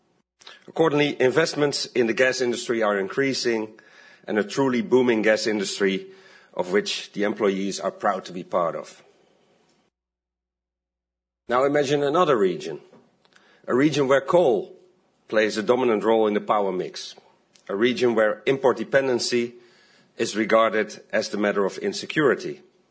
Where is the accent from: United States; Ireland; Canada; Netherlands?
Netherlands; English is a second language; during the World Gas Conference in the capital of my home country, in Amsterdam.